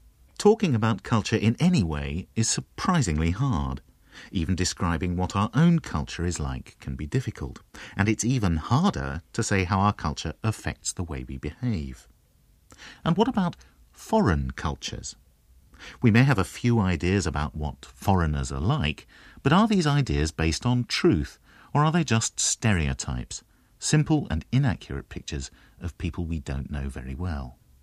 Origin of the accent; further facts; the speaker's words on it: England, United Kingdom; also born or lived in Australia; I'm white, a Westerner. I was born in Australia and I went to school in England. The culture I grew up in was basically English.